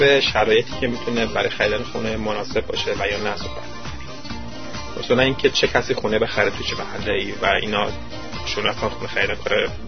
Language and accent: Persian; Iran; moved away as an adult; now in United States; ما که از ایران اومدیم و دانشجو خونه باشیم و روی ویزای دانشجویی هستیم